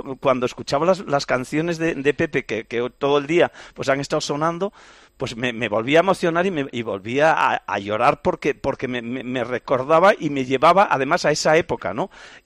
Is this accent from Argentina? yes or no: no; Galicia, Spain